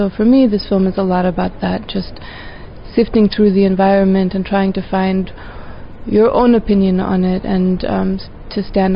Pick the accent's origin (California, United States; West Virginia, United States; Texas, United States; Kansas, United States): Texas, United States; San Antonio; I grew up in San Antonio. This film takes place in San Antonio. We shot it in my high school.